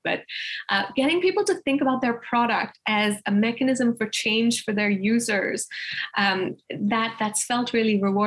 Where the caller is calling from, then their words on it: Boston, Massachusetts, United States; I'm here from Boston.